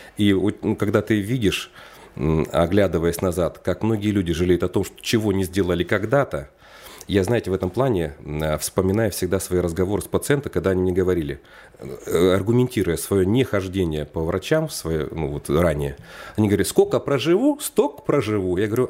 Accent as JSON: {"language": "Russian", "town": "Omsk", "region": "Omsk Oblast", "country": "Russia", "tie": "born or raised there", "said": "Это мой родной город Омск, где у меня свой частный кабинет"}